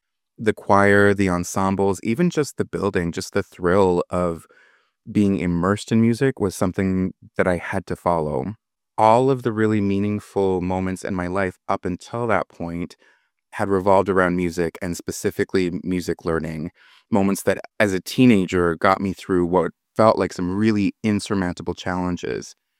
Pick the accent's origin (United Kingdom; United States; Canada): Canada; Arnprior, Ontario; also born or lived in Saint-Eustache; now in Montreal, Canada; But when I was six, I moved to a small town in the Ottawa Valley called Arnprior, about 45 minutes west of Ottawa. And then when I was 18, I moved back and I've been here now ever since, and I'm about to turn 33.